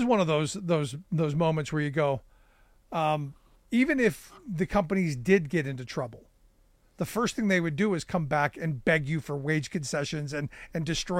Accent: Cleveland, Ohio, United States; I grew up in Cleveland where you had a Ford and a Chevy plant, and I knew people who worked in those plants.

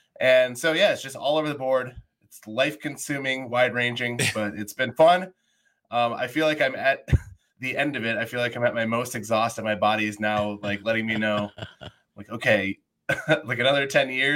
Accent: Wisconsin, United States; now in Milwaukee, United States; No, I'm from the Fox Valley.

